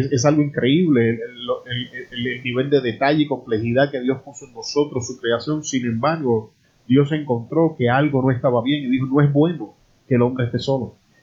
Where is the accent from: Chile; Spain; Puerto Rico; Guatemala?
Puerto Rico; Yo soy puertorriqueño, en el caso de nosotros sería el pernil